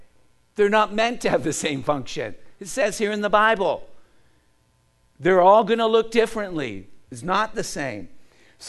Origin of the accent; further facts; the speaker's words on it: Canada; Okay, I'm not Russian. I am Canadian.